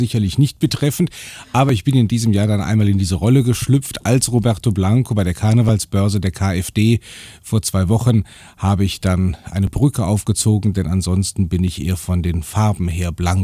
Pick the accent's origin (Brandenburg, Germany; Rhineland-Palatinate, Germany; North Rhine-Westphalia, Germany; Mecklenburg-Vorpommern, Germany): North Rhine-Westphalia, Germany; Neuss; born there; now in Cologne, Germany; Ich komme gebürtig aus Neuss, also Rheinland.